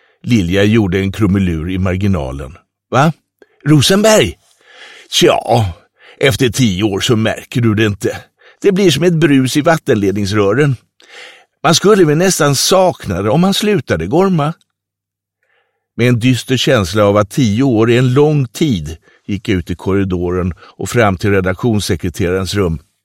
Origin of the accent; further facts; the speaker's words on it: Stockholm, Stockholm County, Sweden; Eftersom jag är stockholmare hade jag börjat som volontär på en av huvudstadens kvällstidningar